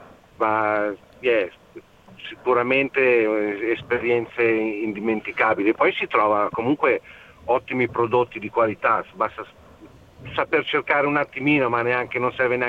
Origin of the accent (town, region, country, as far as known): Milan, Lombardy, Italy